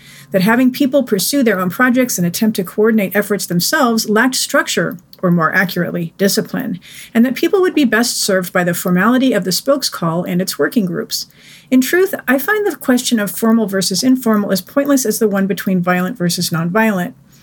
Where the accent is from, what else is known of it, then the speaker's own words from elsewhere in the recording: California, United States; But I'm from California. Feels like home to me.